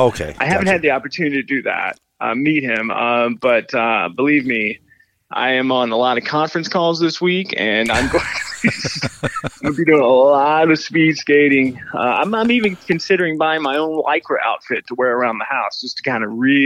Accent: North Carolina, United States; No, I grew up in North Carolina, so that's about it.

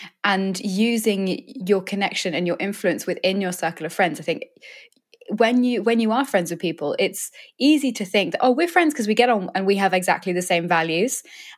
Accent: England, United Kingdom; now in London, United Kingdom; I'm from British countryside. I grew up somewhere where there were no people of color at all.

